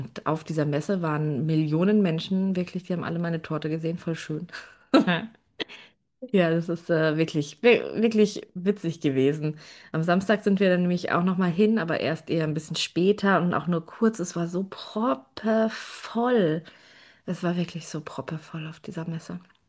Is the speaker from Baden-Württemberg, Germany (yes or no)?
no; Frankfurt, Hesse, Germany; da wohnt noch meine Tante, meine Oma, mein Opa. Genau, und ist auch meine Heimat.